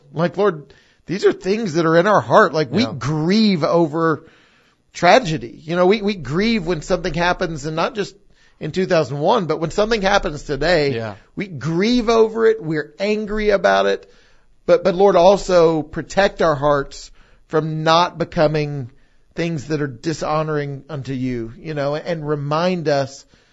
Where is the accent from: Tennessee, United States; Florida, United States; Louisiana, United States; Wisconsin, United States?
Tennessee, United States; Farragut; I grew up in Farragut.